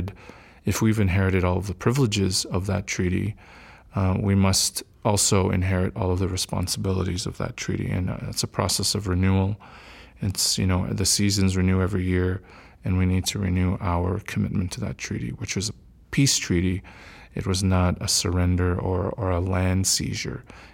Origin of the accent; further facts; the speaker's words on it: Fort Macleod, Alberta, Canada; I grew up near Fort McLeod, rural situation, no cable TV.